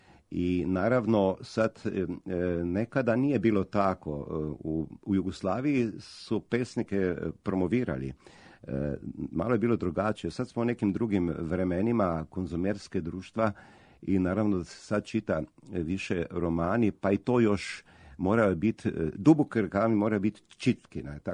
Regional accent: Slovenia; accent: Slovenian; Serbian is a second language; imam taj slovenački akcenat koji se pojavlja, ja se ispričavam, izvinavam slušalcima za

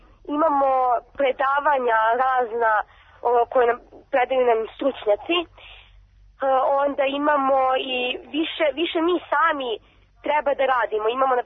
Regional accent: Belgrade, Serbia; Ja sam iz Beograda.

